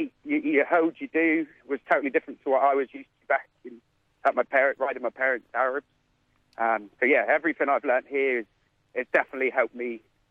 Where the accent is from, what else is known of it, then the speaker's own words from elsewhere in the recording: England, United Kingdom; moved away as an adult; now in Australia; I'm from England, and originally I had little to do with horses. I was a builder back home, so I come to Australia to find a new trade.